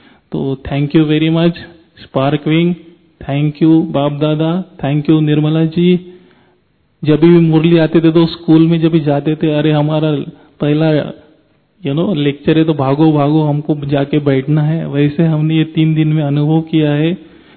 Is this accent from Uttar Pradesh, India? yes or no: no; Mumbai, Maharashtra, India; मैं मुंबई से हूँ।